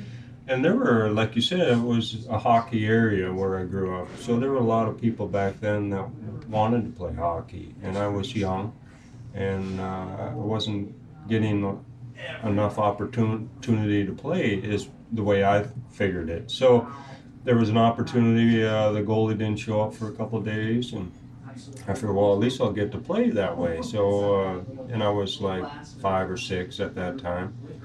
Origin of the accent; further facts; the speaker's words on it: Minnesota, United States; now in St. Louis, United States; I am from the Midwest. I'm from Minnesota originally. My wife is from North Dakota.